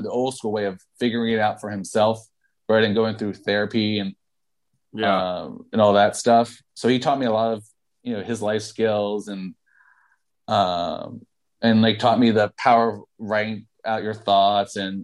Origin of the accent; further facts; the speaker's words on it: New York City, New York, United States; and I'm from New York City, like, you think you're strange? Like, you should spend a week in my own neighborhood.